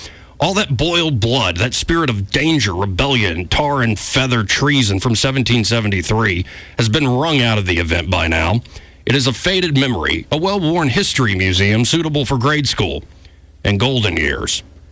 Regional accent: Alabama, United States; something about seeing Montgomery, Alabama at the top left of the screen had this Auburn grad rooting for my hometown senator like a bammer.

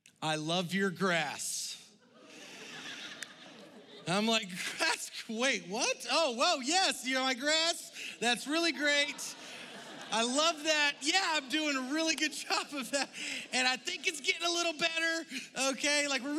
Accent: Georgia, United States; now in Texas, United States; my wife Macy and I, she's from Mississippi, I'm from Georgia.

